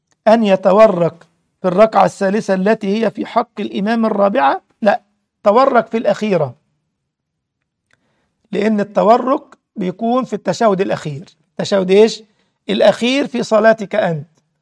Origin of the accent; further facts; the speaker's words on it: Egypt; وحصل عندنا في مصر والله العظيم، كانوا دخلوها جديد عندنا